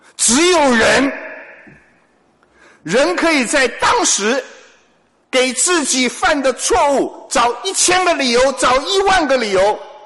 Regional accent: China; 这是为什么我们中国人骂了人呢、啊？说你不是人，这是骂人的话

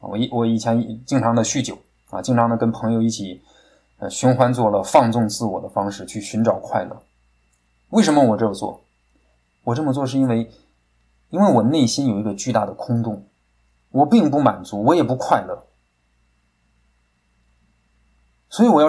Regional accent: Kaifeng, Henan, China; 我是在我们老家在河南河南开封我老家在河南开封一个开封县下面一个很普通的一个小村庄

